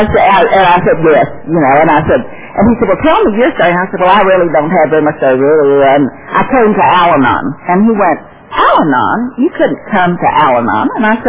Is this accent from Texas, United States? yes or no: yes; Fort Worth, Texas, United States; I grew up in Fort Worth, Texas. I was born there.